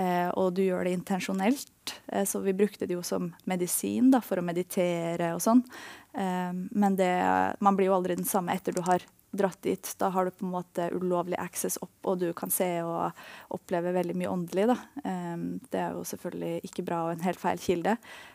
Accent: Tønsberg, Vestfold, Norway; moved away as an adult; jeg flyttet til New York etter videregående. Jeg er fra Tønsberg opprinnelig.

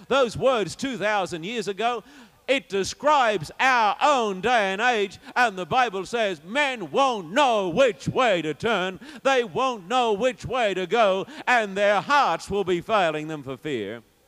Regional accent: Sydney, New South Wales, Australia; Some time ago, when I was in my hometown of Sydney

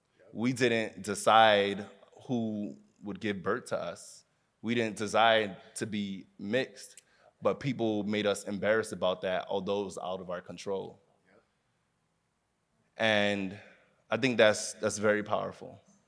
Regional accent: Miami, Florida, United States; Growing up in Miami, I was born and raised in Miami, and my parents are Haitian.

